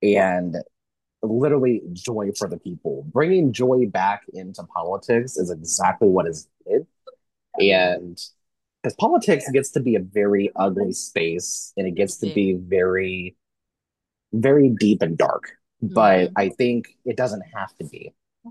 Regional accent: Missouri, United States; moved away; And that's here in Kansas. Mm-hmm. And I grew up in Missouri.

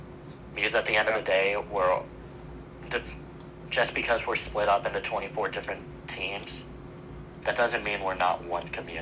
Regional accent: Detroit, Michigan, United States; now in Baltimore, United States; I come from Detroit, so we can't do anything with that.

